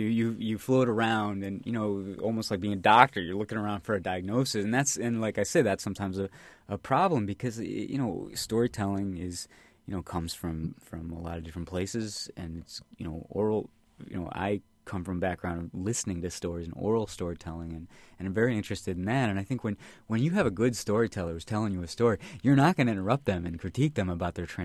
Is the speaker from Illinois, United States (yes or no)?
yes; Chicago, Illinois, United States; My family's from Massachusetts originally, but I grew up in the Chicago area.